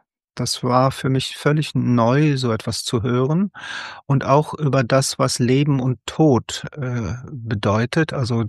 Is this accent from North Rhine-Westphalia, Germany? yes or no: yes; Cologne, North Rhine-Westphalia, Germany; now in Eifel, Germany; Und dann 1981, da bin ich wieder zurück nach Köln, was eigentlich meine Heimatstadt ist.